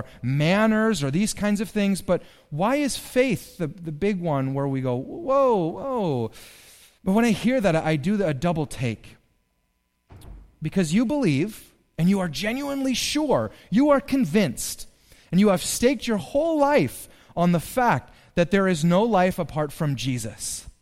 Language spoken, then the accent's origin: English; Germany; I grew up in Germany